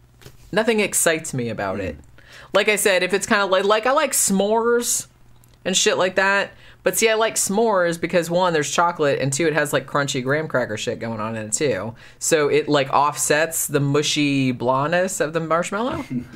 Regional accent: Florida, United States; born there; I'm like, and I was born here. I was born in Florida.

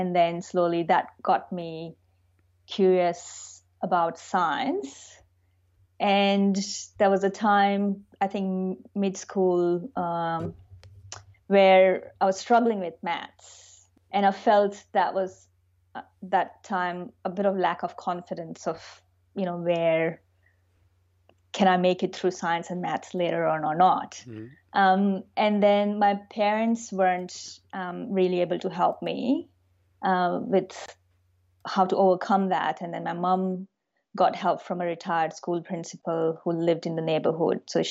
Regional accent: India; So I grew up in India.

